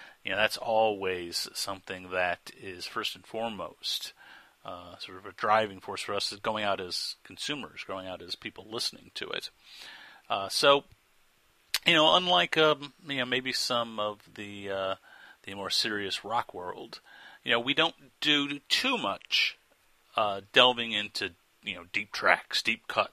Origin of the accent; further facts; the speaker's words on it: St. Louis, Missouri, United States; I'm from St. Louis originally.